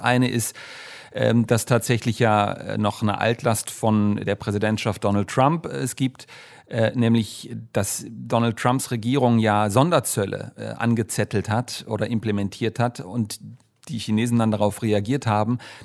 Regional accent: Germany; nee, ich komme aus Deutschland.

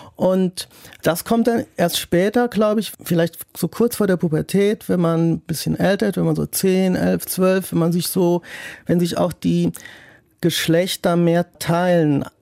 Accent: Saarland, Germany; moved away as an adult; now in Cologne, Germany; Ich komme aus der Nähe von Saarbrücken, also eher einer so 50.000 Einwohner kleineren Stadt. Und da ist es mir dann auch irgendwie zu eng geworden. Da habe ich gemerkt, ich bin dann nach Köln gezogen, Anfang der 90er

